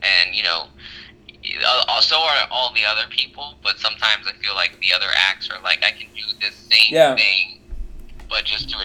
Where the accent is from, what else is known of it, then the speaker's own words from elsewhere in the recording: Florida, United States; also born or lived in Orlando / St. Augustine; Well, born and raised in Florida. I was born in Orlando. I lived in St. Augustine.